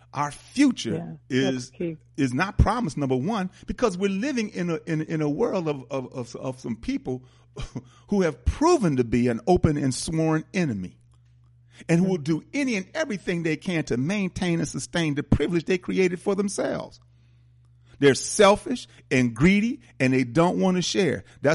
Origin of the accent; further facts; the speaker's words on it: Milwaukee, Wisconsin, United States; European Jews, and I'm from Milwaukee, and I've seen it.